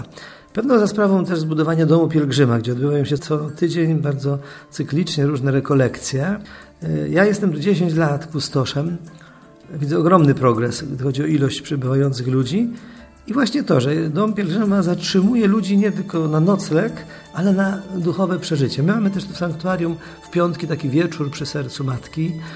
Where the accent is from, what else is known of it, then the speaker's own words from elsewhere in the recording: Skrzatusz, Greater Poland Voivodeship, Poland; czasem zapytany skąd jestem, mówię, że ze Skrzatusza.